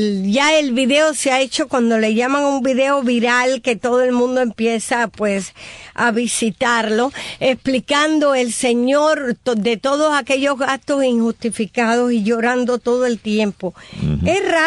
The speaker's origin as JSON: {"language": "Spanish", "country": "Cuba"}